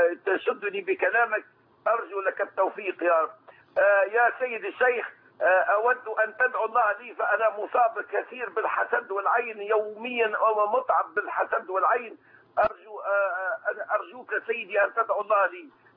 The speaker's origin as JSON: {"language": "Arabic", "country": "Tunisia"}